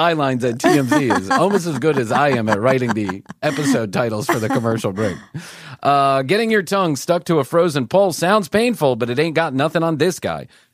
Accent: Chicago, Illinois, United States; I grew up in Chicago, and we certainly were no stranger to negative degrees.

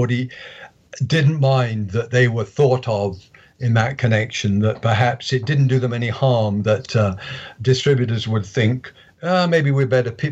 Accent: Bristol, South West England, United Kingdom; The show I went to in my hometown of Bristol

